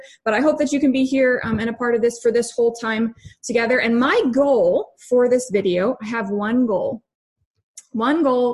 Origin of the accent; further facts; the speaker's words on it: New Hampshire, United States; So love New England. Grew up here. I'm a New England girl. I am from New Hampshire, which is where I am currently sitting.